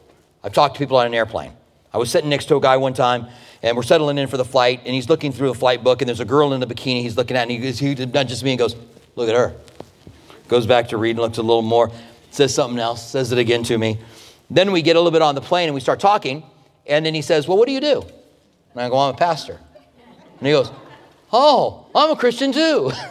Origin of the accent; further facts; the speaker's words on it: Tucson, Arizona, United States; They were like, where are you from? And I said, I'm from Tucson.